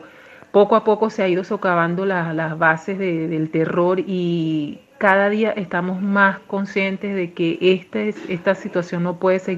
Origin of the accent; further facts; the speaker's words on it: Venezuela; como venezolana y como representante de todos los venezolanos que adversamos a este nefasto gobierno